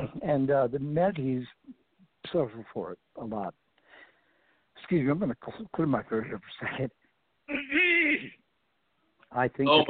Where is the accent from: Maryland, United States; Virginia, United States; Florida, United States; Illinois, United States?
Florida, United States; when I was growing up in the East, in Florida is where I grew up